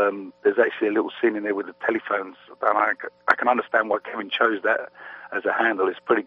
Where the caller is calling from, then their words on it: London, United Kingdom; London, England.